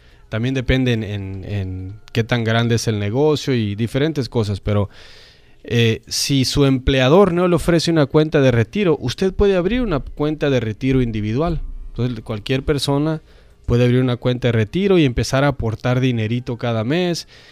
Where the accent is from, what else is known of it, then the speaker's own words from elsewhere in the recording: Zacapu, Michoacán, Mexico; yo cuando voy a mi pueblo ahí en México, en Zacapu